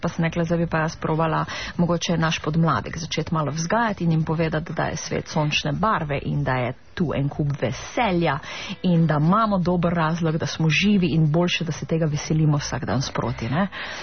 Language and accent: Slovenian; Ptuj, Drava, Slovenia; Mogoče sem to tisto kot prava Ptujčanka dobila od perutnine.